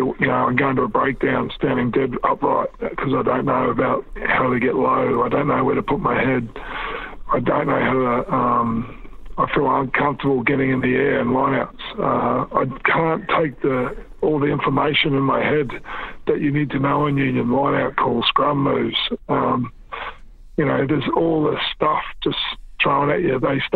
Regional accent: New Zealand; born there; I had a crack, and I was born in New Zealand. Always meant a lot to me.

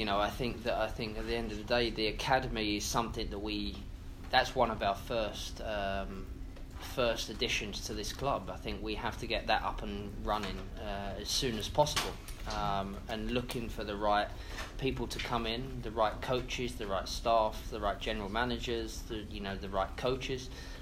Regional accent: England, United Kingdom; even me as an Englishman saying it, we feel that this is what this city deserves, and this is what the people of Miami deserve.

